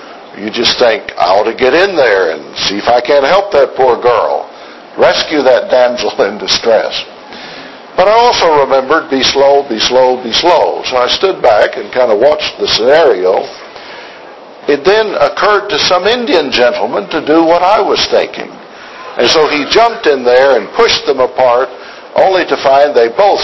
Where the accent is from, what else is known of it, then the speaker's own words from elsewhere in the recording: Germany; When I was growing up in Germany, I always wished I'd had an older brother